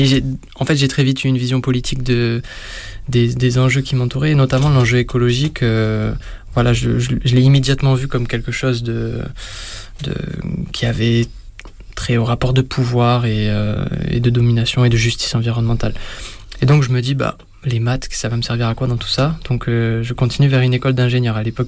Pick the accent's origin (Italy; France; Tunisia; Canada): France; Toulouse, Occitanie; parce que moi, je viens de Toulouse, hein, ma famille est là-bas.